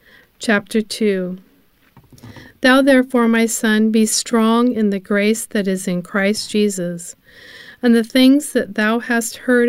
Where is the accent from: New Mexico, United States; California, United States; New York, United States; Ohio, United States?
New Mexico, United States; Albuquerque; I'm from Albuquerque, New Mexico